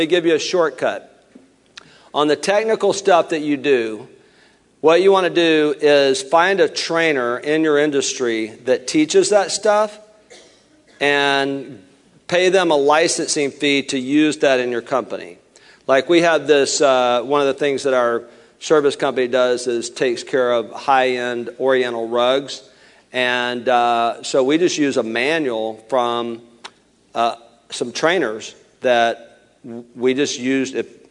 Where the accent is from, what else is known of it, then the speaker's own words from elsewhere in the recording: Alabama, United States; You know, I'm from Alabama, right?